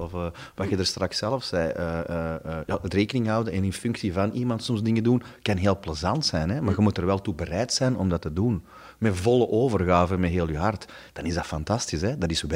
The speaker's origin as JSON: {"language": "Dutch", "town": "Stabroek", "region": "Flanders", "country": "Belgium", "tie": "born or raised there", "said": "Ja, als kind gewoon zo. Er was bij ons in Staalbroek hadden ze een groot warenhuis."}